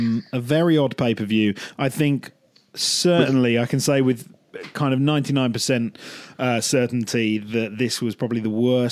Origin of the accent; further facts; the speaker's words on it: United Kingdom; It's like, we're British.